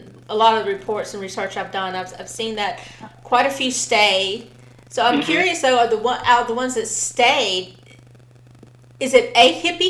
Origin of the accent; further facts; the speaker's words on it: Kinston, North Carolina, United States; also born or lived in Jacksonville; now in New Bern, United States; Well, I was born in Jacksonville, but I grew up in Kinston.